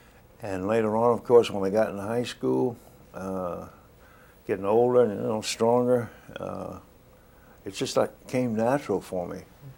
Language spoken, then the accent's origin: English; Orange, New Jersey, United States; also born or lived in Alabama; I was born in Alabama, raised in New Jersey, over there in the Orange, New Jersey. And when I came north, 1927, I think I was 8 years old.